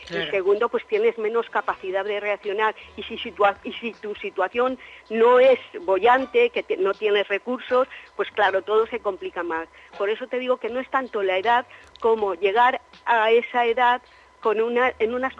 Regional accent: Spain; como muchos españoles

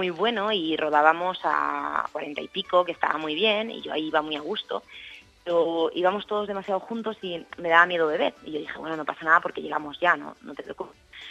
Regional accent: Requena, Valencian Community, Spain; yo soy de Requena, de Siete Aguas, entonces aquí tenemos una montaña espléndida y casi siempre entreno en montaña.

